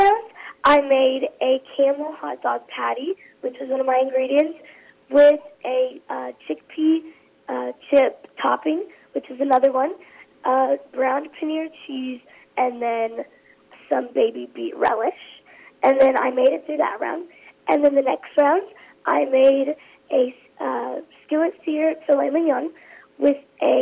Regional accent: Indiana, United States; we're both from Indiana

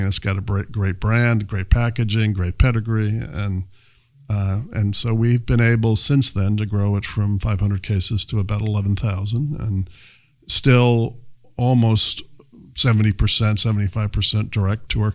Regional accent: Madison, New Jersey, United States; Both my wife and I grew up in Madison, New Jersey. We both went to school in New England.

